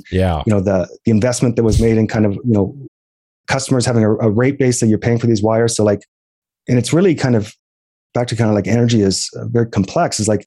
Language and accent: English; Alberta, Canada; I'm from Alberta